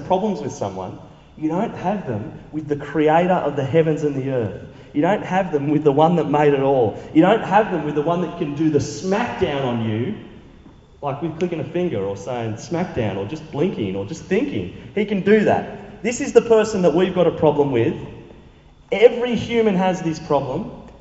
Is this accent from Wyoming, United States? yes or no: yes; Wyoming, United States; That's the best I got. I grew up in Wyoming.